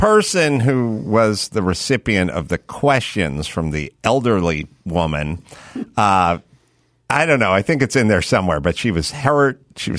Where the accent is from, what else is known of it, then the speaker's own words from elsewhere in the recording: North Hollywood, California, United States; born there; I was born in North Hollywood.